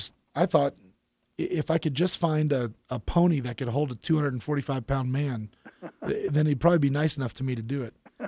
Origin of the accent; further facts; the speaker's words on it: East Coast, United States; now in Colorado, United States; I grew up on the East Coast. I surfed and skateboarded and, you know, played football and basketball and things like that.